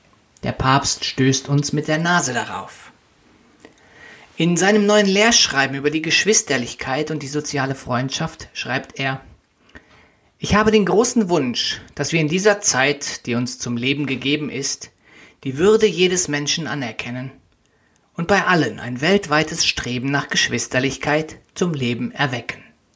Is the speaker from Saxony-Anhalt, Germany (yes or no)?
no; Siedlinghausen, North Rhine-Westphalia, Germany; Sie stammt aus meinem Heimatdorf, einem kleinen Dorf im Sauerland in der Nähe von Winterberg.